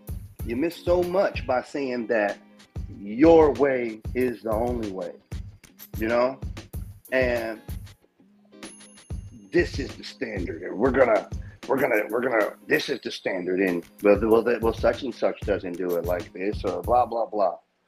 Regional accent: United States; I think cultural arrogance is an American thing. And I can say that because I am American.

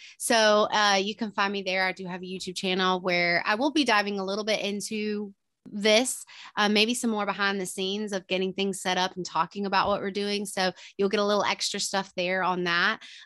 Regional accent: Georgia, United States; And then I'm from Georgia. People think I'm from Alabama or something like that. I'm from Georgia.

